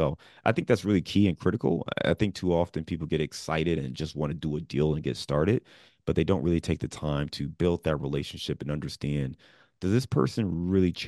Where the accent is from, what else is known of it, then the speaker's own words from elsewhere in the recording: Cleveland, Ohio, United States; also born or lived in Chicago / Dayton / Detroit; now in Cincinnati, United States; I live in the Midwest. I'm in Cincinnati. I used to live in Chicago, born and raised in Cleveland, went to school in Dayton, lived in Detroit.